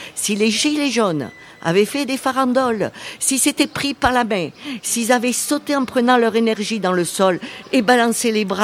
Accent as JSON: {"language": "French", "town": "Vauvert", "region": "Occitanie", "country": "France", "said": "moi qui suis dans l'illégalité depuis le XVIe siècle, parce que je suis de Vauvert"}